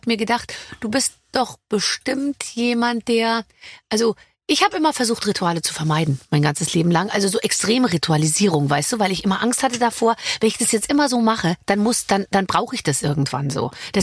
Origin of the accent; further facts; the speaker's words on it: Munich, Bavaria, Germany; now in Berlin, Germany; wir leben beide in Berlin. Ich komme aus München.